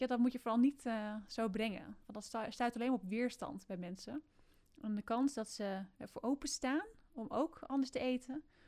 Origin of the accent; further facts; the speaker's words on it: Enkhuizen, North Holland, Netherlands; want ik kom zelf uit Enkhuizen.